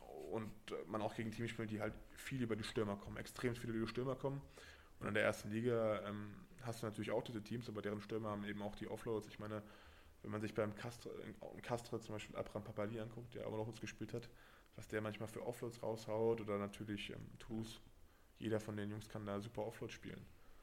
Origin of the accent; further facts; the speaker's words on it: Berlin, Germany; moved away as an adult; also born or lived in Paris; ich komme aus Berlin und dann in Paris gelebt, jetzt in Brief zu sein. Das sind 50.000 Einwohner Stadt.